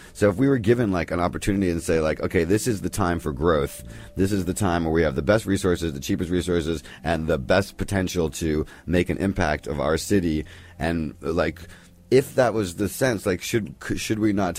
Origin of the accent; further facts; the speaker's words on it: New Jersey, United States; I went to my hometown, New Jersey, where nothing has changed.